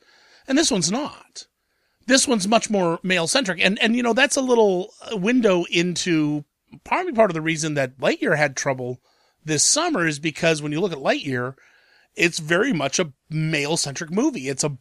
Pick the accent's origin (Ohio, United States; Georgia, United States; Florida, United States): Ohio, United States; I'm from Ohio, and I go to Kings Island, which is a big amusement park down near Cincinnati.